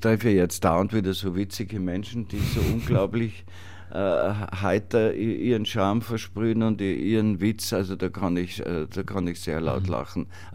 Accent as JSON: {"language": "German", "region": "Tyrol", "country": "Austria", "lives_now": "Weinviertel, Austria", "said": "Als Tiroler lebe ich im Weinviertel im Moment und bin aber jede Woche in Tirol"}